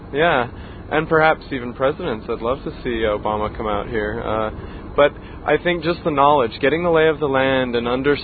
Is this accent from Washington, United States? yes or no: yes; Seattle, Washington, United States; it felt small, much in the way my hometown of Seattle feels in comparison to New York City, which is enormous.